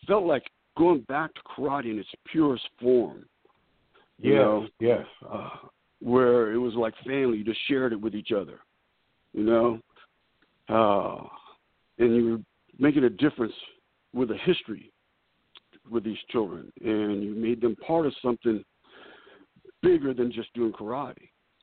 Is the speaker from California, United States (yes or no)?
yes; California, United States; also born or lived in Corpus Christi, United States; I was born in Texas. I was born down in Corpus Christi, and my dad moved to California, and I grew up in California.